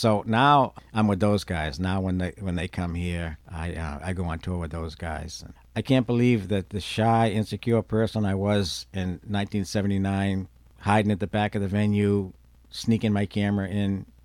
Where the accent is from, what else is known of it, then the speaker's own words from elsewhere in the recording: Boston, Massachusetts, United States; Oh, so growing up in the Boston area, Gil Raines was an attraction merely because bands played really well when they played there.